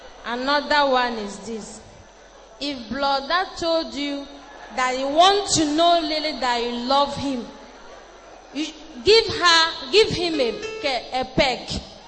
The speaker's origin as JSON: {"language": "English", "region": "Anambra", "country": "Nigeria", "said": "I'm from Anambra, Inomonya, Oyi local government."}